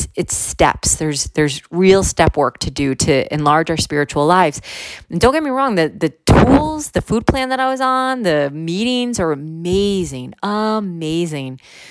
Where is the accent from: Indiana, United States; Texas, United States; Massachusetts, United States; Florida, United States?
Massachusetts, United States; I'm from Western Massachusetts.